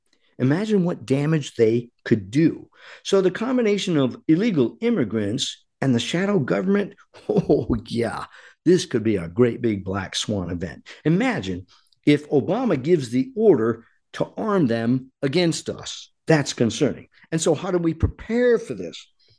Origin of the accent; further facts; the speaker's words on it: United States; as a Christian, as a physician, as a retired Air Force officer, as an American, as a husband, father, and now grandfather